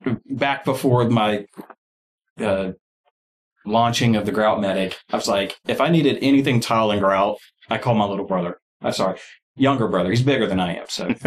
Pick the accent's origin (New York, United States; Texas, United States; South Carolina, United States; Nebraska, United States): South Carolina, United States; West Columbia; also born or lived in Florence; So I'm a native South Carolinian. Okay. I was born in Florence, but can only claim that home for the first 2 years of my life.